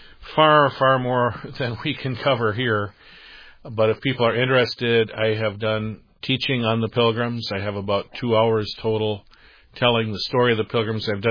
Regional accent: Wisconsin, United States; While I'm here in Texas, Bruce, which is not my home, I'm from Wisconsin.

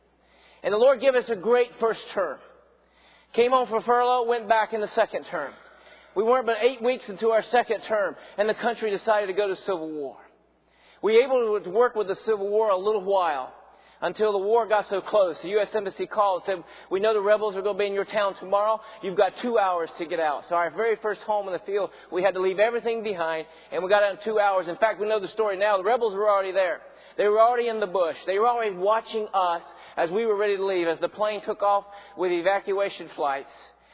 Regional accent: the South, United States; I'm from the South. You're going to figure that out in just a second.

